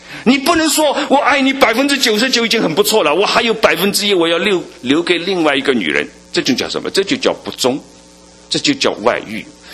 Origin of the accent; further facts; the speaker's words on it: China; now in United States; 我们都是中国的，是吧？